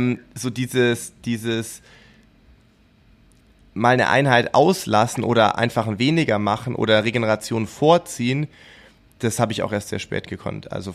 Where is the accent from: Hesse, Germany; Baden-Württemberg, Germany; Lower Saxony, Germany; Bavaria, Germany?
Baden-Württemberg, Germany; Sindelfingen; wie ich aufgewachsen bin in Sindelfing und Umgebung dort